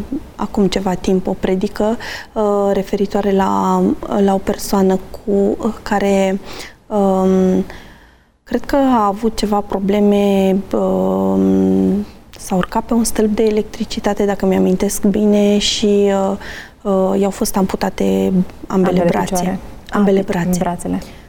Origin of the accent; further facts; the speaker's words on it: Romania; Da, noi ca și români suntem dezinteresați de problemele celor din jurul nostru.